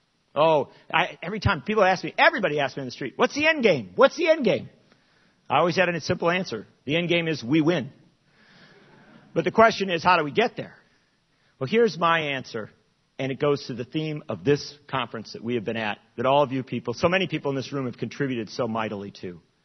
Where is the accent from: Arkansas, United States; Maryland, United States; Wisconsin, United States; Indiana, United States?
Wisconsin, United States; Madison; the teachers of Madison, my hometown, my 7-year-old's first grade teacher, walked off the job